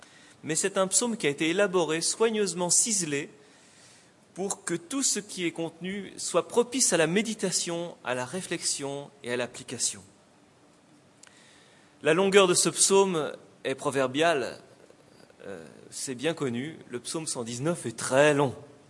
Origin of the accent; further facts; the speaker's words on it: France; Chez nous, en France, c'est plus rapide.